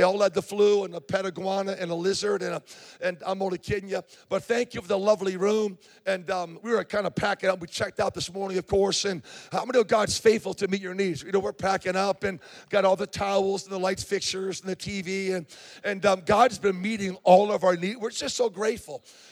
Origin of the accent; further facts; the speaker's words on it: West Springfield, Massachusetts, United States; But I grew up in West Springfield, Mass., so I feel kind of like I'm home